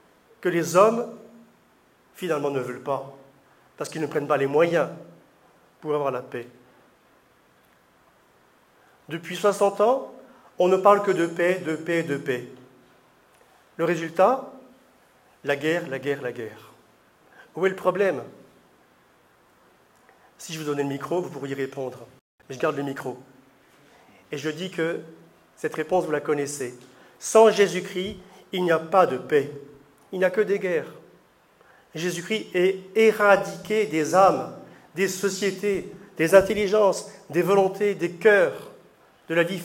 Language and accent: French; France; Et moi, je viens de France.